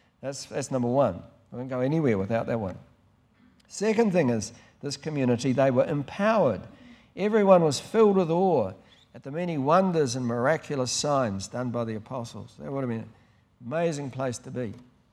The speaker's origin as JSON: {"language": "English", "region": "Canterbury", "country": "New Zealand", "also_born_or_lived": "North Island, New Zealand", "said": "I was born in the North Island, but I'm totally a converted mainlander"}